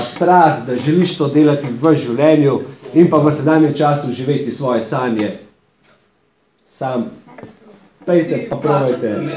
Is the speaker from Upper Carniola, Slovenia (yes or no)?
yes; Kranj, Upper Carniola, Slovenia; Prihajam iz Kranja.